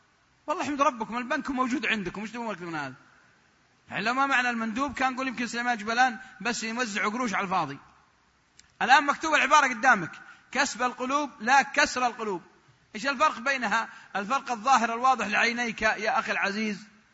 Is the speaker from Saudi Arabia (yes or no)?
yes; Saudi Arabia; أنا مرة كنت محاضرة زي كذا عندنا في السعودية